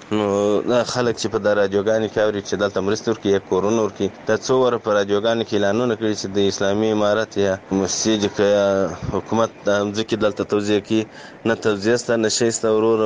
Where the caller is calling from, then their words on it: Kandahar, Afghanistan; also born or lived in Pakistan; د کندهار سره ستا سره په تماس کې یم. وروره دغه اته میاشتې نه میاشتې کېږي چې موږ مهاجر د پاکستان څخه راغلي یو.